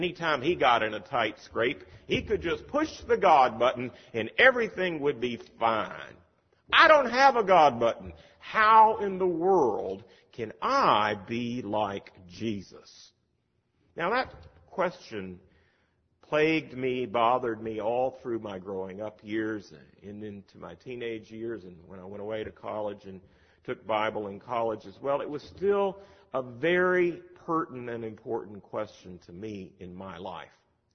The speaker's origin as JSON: {"language": "English", "town": "High Point", "region": "North Carolina", "country": "United States", "tie": "born or raised there", "said": "Now, I grew up in High Point, North Carolina, and rumor has it that my first two words were John Wesley. I've always been a Methodist."}